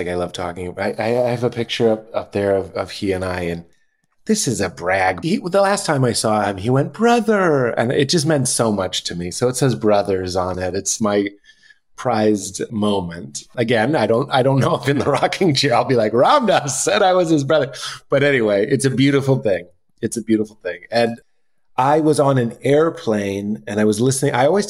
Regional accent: Boston, Massachusetts, United States; We're both from Boston, the Boston area.

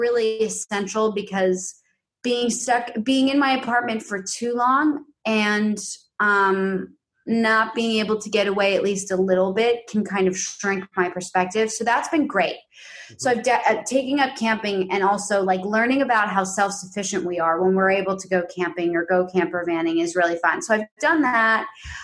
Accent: New York City, New York, United States; born or raised there

